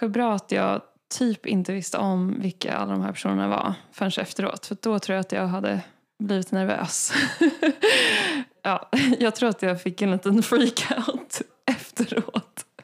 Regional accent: Dalarö, Stockholm County, Sweden; Det var en sommar då jag jobbade på mitt lokala bageri på Dalarö, där jag är uppvuxen.

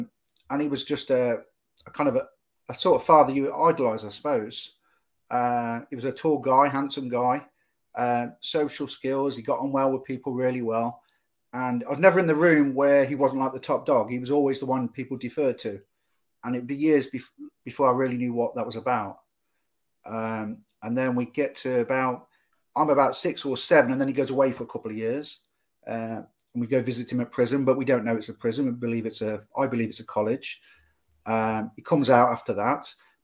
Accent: Coventry, West Midlands, United Kingdom; Okay, I was brought up in Coventry. Pretty working class.

